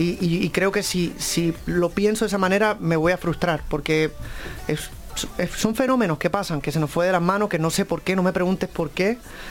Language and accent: Spanish; Puerto Rico; Es Caribe, yo soy boricua, claro.